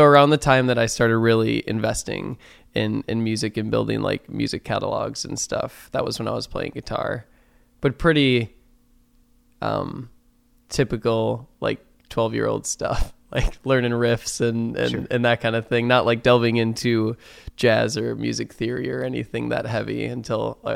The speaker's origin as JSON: {"language": "English", "town": "Eden", "region": "Wisconsin", "country": "United States", "tie": "born or raised there", "said": "I grew up in a small town in Wisconsin called Eden."}